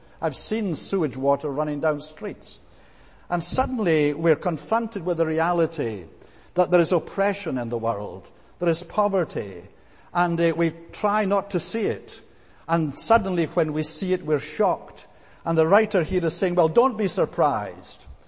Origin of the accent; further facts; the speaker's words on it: Scotland, United Kingdom; Growing up in Scotland after the war, we thought we were poor, and by present-day standards, we probably were.